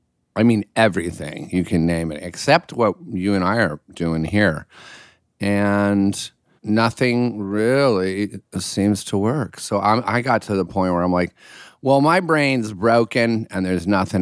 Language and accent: English; Connecticut, United States; also born or lived in Pennsylvania / Illinois; Connecticut, Pennsylvania, Illinois, just like the Midwest.